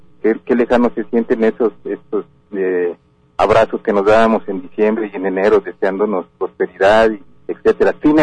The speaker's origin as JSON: {"language": "Spanish", "country": "Mexico", "said": "Nosotros como mexicanos hemos enfrentado situaciones muy difíciles"}